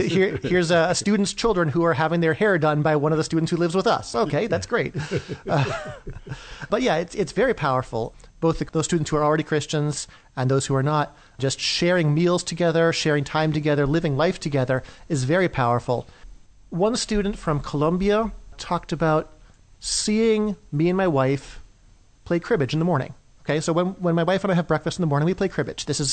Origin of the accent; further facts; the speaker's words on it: New England, United States; born there; also born or lived in Illinois; I was born in the New England area, raised in a wonderful Christian home, and came to the Lord at a young age.